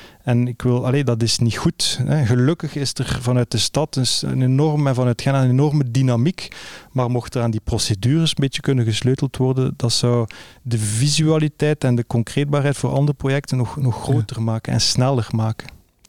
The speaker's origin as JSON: {"language": "Dutch", "town": "Ghent", "region": "Flanders", "country": "Belgium", "tie": "born or raised there", "said": "Ik zei, ik ben altijd ben opgegroeid aan de Ster."}